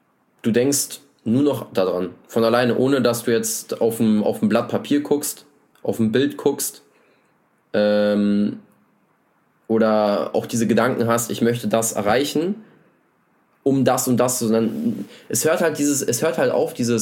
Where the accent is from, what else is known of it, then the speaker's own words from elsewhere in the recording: Brandenburg, Germany; ich komme aus der Nähe von Berlin